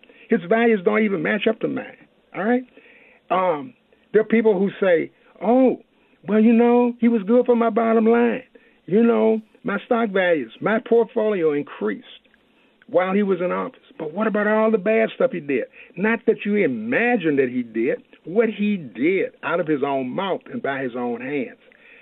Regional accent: Lynchburg, Virginia, United States; I was born in South Central Virginia in a place called Lynchburg. That should tell you enough about, you know, where I grew up.

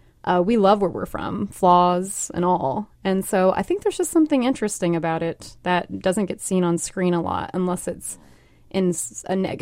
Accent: Kentucky, United States; I was born and raised in Greenup County, Kentucky, which is the next county from Boyd, which is where Ashland is.

